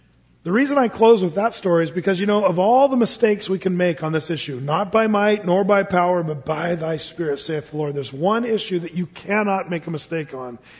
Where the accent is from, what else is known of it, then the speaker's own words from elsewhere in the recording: Oregon, United States; now in Portland, United States; Portland's a little different for me. You gotta forgive me because I come from Southern Oregon.